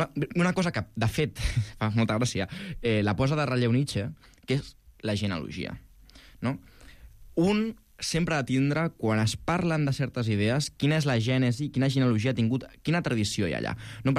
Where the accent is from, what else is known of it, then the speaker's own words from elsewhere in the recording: Catalonia, Spain; Jo soc del Baix Llobregat.